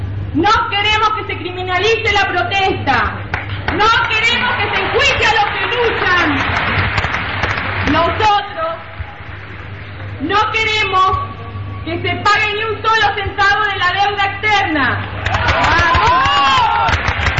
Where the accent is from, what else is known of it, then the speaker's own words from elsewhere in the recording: Buenos Aires, Argentina; born there; Nací aquí, en la ESMA. Aquí mi mamá … me trajo al mundo.